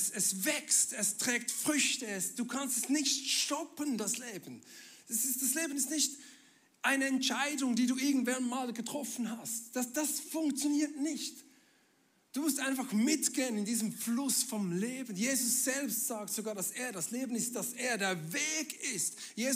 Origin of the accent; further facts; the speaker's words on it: Bern, Switzerland; now in Schaffhausen, Switzerland; bin eigentlich aus Bern und jetzt in Schaffhausen, Pastor vom ICF Schaffhausen seit 10 Jahren.